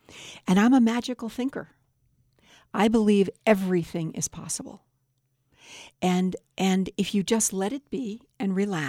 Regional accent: Hollywood, California, United States; also born or lived in Chicago; I was born in Chicago, raised in California, raised in Hollywood, and loved it.

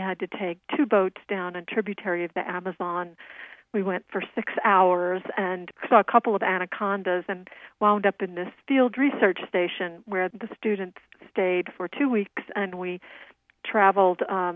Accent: New Orleans, Louisiana, United States; you said I grew up in the Ninth Ward, and really it was right outside of the Ninth Ward.

